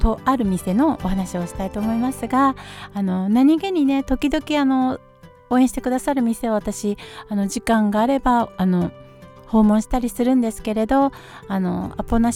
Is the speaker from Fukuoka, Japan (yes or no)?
no; Setagaya, Tokyo, Japan; 実は私世田谷の育ちっていうか幼少の頃世田谷区大原で育ったんですよ。本当にね不思議なことでまた世田谷に戻ってくる形で